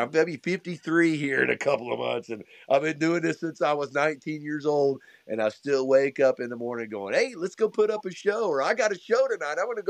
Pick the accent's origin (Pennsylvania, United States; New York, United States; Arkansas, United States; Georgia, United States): Arkansas, United States; I grew up in Arkansas. I'm a blues rock roll guy, but I got a pretty good sensibility and understanding of country music.